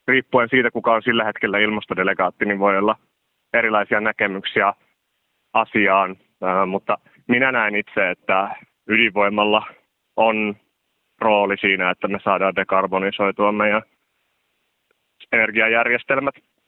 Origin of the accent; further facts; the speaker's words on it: Rovaniemi, Lapland, Finland; now in Helsinki, Finland; kun minä olen vaikka kotoisin Rovaniemeltä ja nykyään olen Helsingissä asuva opiskelija